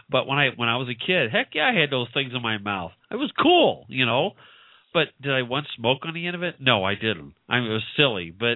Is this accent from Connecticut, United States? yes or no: no; St. Louis, Missouri, United States; I grew up in St. Louis. The city was pretty liberal, but if you went out in some of the suburbs, it was very conservative.